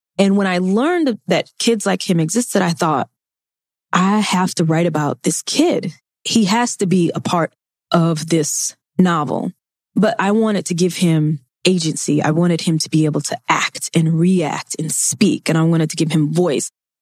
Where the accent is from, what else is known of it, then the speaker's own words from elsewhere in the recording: Mississippi, United States; I grew up in Mississippi. I took Mississippi history.